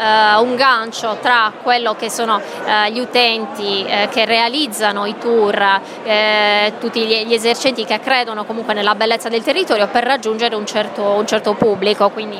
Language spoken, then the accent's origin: Italian; Cagliari, Sardinia, Italy; Penso così, perché da cagliaritana ho scoperto